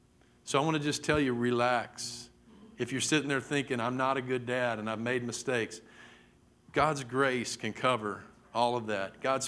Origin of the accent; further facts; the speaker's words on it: Mesquite, Texas, United States; I grew up in Mesquite, and I can remember I went to a little school, Rutherford Elementary, and we lived right across the street from Rutherford, right across the field.